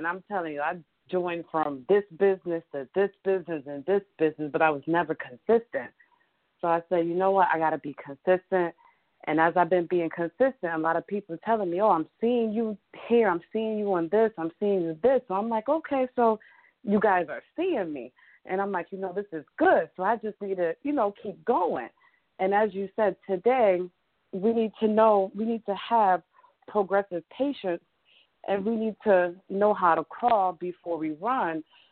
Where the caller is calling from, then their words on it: Windsor, Connecticut, United States; I'm calling from Windsor, Connecticut.